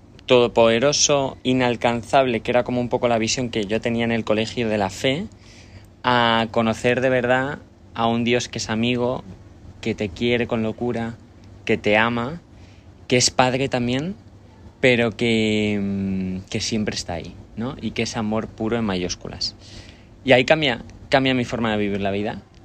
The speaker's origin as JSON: {"language": "Spanish", "town": "Madrid", "region": "Community of Madrid", "country": "Spain", "also_born_or_lived": "Pamplona", "moved": "as an adult", "lives_now": "Barcelona, Spain", "said": "Soy de Madrid y me fui allá a Pamplona a estudiar. Y bueno, tengo 24 años"}